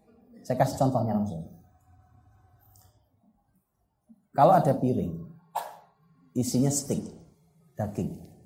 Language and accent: Indonesian; Java, Indonesia; saya sebagai orang Jawa